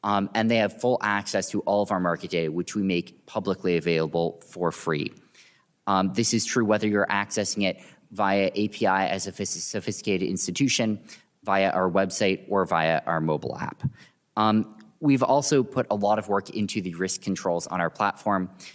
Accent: Stanford, California, United States; also born or lived in Massachusetts; I grew up in Stanford, California, went to MIT where I majored in physics

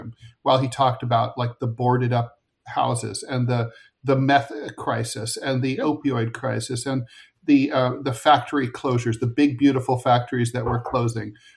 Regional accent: Dayton, Ohio, United States; he went to my hometown of Dayton, Ohio, repeatedly, Donald Trump did.

